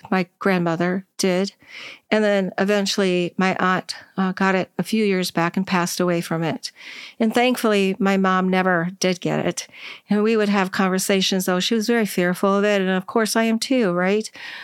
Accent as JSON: {"language": "English", "town": "Minneapolis", "region": "Minnesota", "country": "United States", "tie": "born or raised there", "said": "I grew up in Minneapolis, and this was my favorite time of year there, after the summer, of course."}